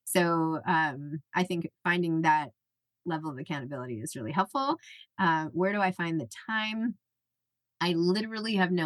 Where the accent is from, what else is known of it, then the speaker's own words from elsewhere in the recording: New York City, New York, United States; I'm from New York City.